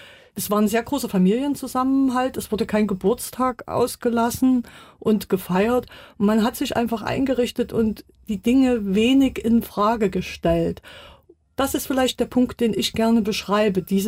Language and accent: German; East Germany, Germany; Ich bin ja in der DDR groß geworden. Ich habe meine Kindheit und Jugend dort verbracht. Ich habe dort studiert.